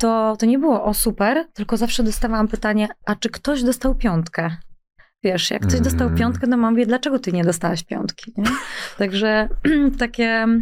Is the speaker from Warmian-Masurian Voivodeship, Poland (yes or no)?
no; Lower Silesian Voivodeship, Poland; Ja wychowałam się na wsi, mm-hmm. ale szkoła, liceum, szkoła muzyczna i tak dalej, to wszystko się odbywało we Wrocławiu